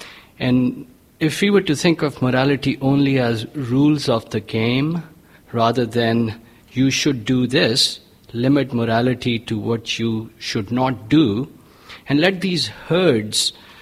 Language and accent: English; Redwood City, California, United States; I'm from Redwood City, California.